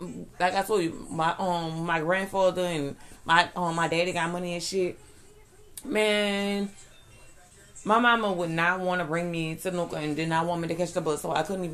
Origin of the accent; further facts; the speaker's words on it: Avondale, United States; I'm from Avondale too.